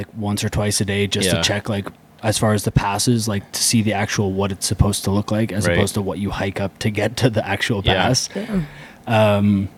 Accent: Canada; I mean, I am from Canada.

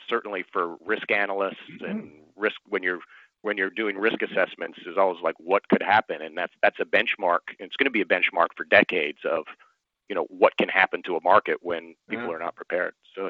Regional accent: Canada; I grew up in Canada.

